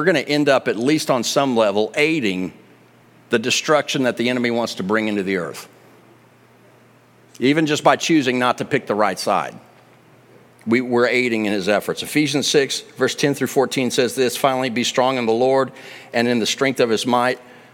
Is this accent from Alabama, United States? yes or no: no; Texas, United States; because, you know, I am a Texan and an American, and I've read the Constitution